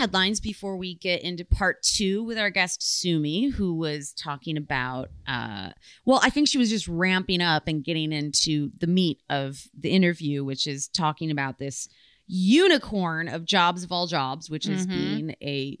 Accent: Netherlands; only available in the Netherlands, my home country

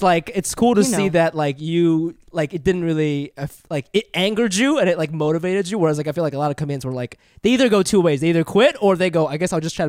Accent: Ohio, United States; I came here in the second grade. But I grew up in Ohio.

